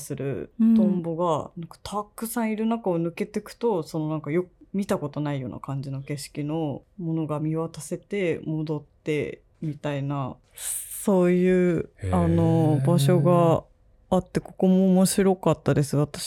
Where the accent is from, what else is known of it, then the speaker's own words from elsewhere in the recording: Tokyo, Japan; 私本当ずっと東京生まれで東京住みなんで、その小林さんみたいにあっちこっち住んだ経験がないので